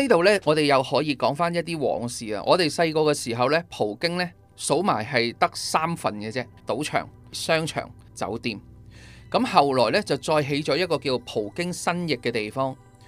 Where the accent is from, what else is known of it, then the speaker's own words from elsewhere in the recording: Macau; 其实我哋好多澳门人都知嘅，但系我哋澳门人咧好少会行嗰条路仔嘅。